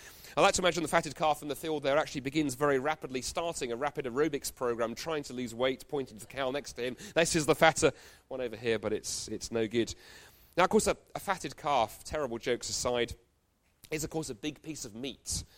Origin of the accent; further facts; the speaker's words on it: United Kingdom; which as a Brit is about a mile